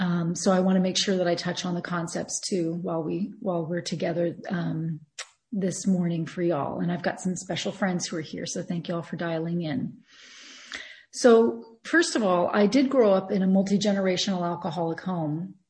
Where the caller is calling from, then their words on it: Berlin, Germany; I'm calling you from Berlin.